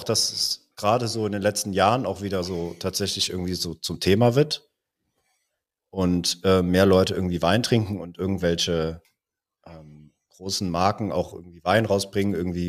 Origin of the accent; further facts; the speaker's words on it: Koblenz, Rhineland-Palatinate, Germany; Also ich komme ja aus dem Rheinland auch, aus einem Ort, an dem die Mosel in den Rhein fließt.